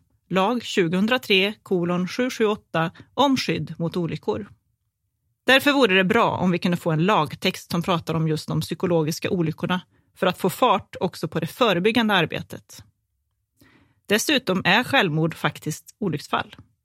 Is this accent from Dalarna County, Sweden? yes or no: no; Kil, Värmland, Sweden; Jag är uppvuxen i Kil med min mamma, pappa och bror.